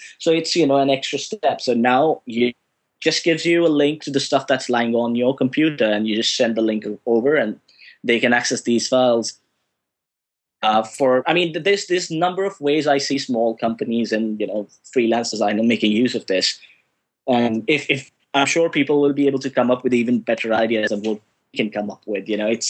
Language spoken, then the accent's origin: English; India; Like right now, I'm sitting in Norway, in Oslo. I'm from India